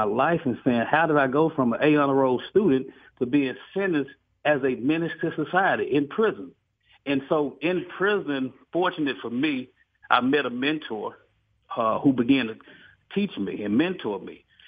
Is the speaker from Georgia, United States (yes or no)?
no; Dallas, Texas, United States; I come from South Dallas, you know, East Dallas